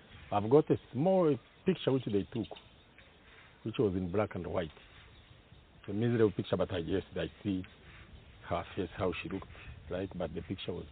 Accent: Kabale, Western Region, Uganda; So I was born in Kabare, raised up in Kabare, studied in Kabare.

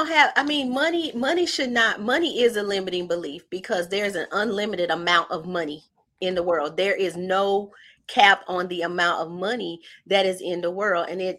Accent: the South, United States; Now, listen, I'm from the South. Chicago did that thing too, but I'm just a good old Southern girl.

